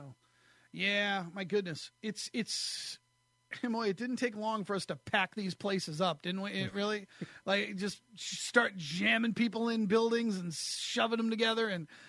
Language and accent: English; Northeast, United States; I know Bryant. I'm from the Northeast, so I know Bryant College.